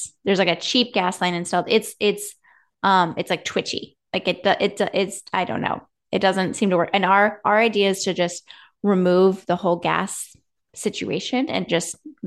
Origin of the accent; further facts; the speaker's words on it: California, United States; now in Midwest, United States; now living in the Midwest where it's just so beautiful and wintry looking all the time anyway, like growing up in California